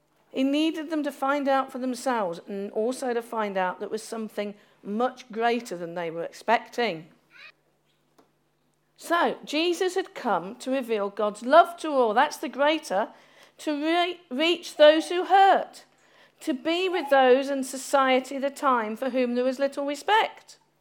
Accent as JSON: {"language": "English", "town": "Nottingham", "region": "East Midlands", "country": "United Kingdom", "said": "a bit like, I come from Nottingham, a bit like Robin Hood."}